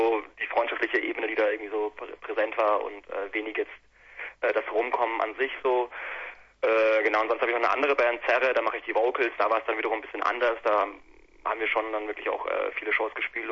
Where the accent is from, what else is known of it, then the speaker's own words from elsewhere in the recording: Bamberg, Bavaria, Germany; now in Erlangen, Germany; Wir kommen aus Bamberg und ich persönlich lebe, wohne in Erlangen.